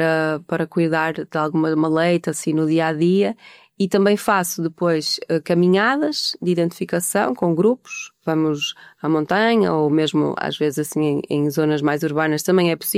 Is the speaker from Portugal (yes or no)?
yes; Amarante, Norte, Portugal; born there; Eu nasci em Amarante, uhum. Que é onde estou agora, e também tenho uma bisavó, tinha, que já faleceu há uns dias de fazer 100 anos, que era algarvia, de Alcoutim